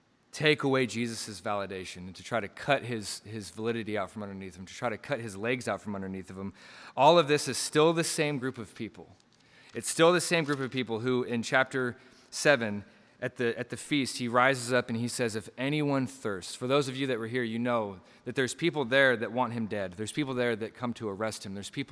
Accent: Portland, Oregon, United States; I grew up skateboarding in Southeast Portland, and I was probably 12 or 13 years old.

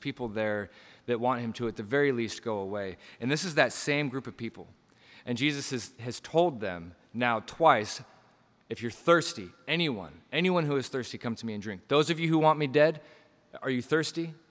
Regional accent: Portland, Oregon, United States; I grew up skateboarding in Southeast Portland, and I was probably 12 or 13 years old.

